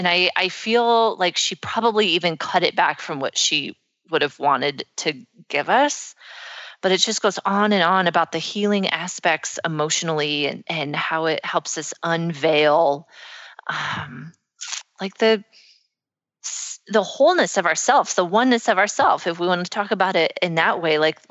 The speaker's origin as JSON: {"language": "English", "region": "Nebraska", "country": "United States", "said": "Like I'm from Nebraska, right?"}